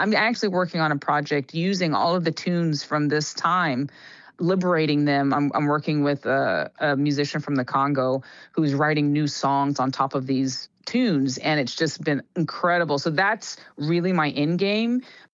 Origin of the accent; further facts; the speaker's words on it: North Carolina, United States; I grew up in North Carolina.